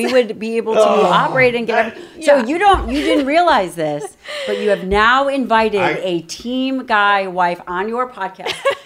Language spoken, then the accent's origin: English; Chicago, Illinois, United States; also born or lived in Hawaii; No, so I'm from Chicago.